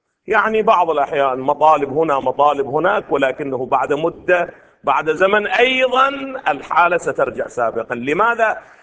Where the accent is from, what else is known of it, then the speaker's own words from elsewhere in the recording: Iraq; ولكن الذي حدث عندنا في العراق